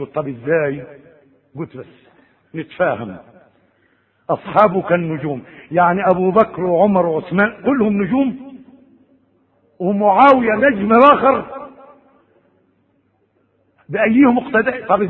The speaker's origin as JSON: {"language": "Arabic", "country": "Egypt", "said": "لها مقام كبير عندنا في مصر"}